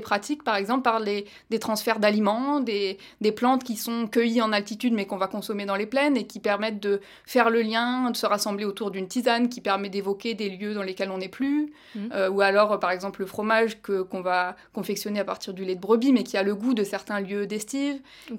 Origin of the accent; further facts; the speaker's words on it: Occitanie, France; venant moi-même d'un monde très rural et très pastoral, vu que j'ai grandi dans les Cévennes.